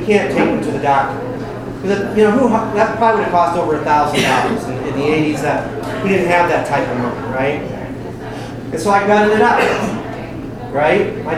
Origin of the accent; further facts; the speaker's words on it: Davenport, Iowa, United States; So I grew up in Davenport, about 13, 14 years old.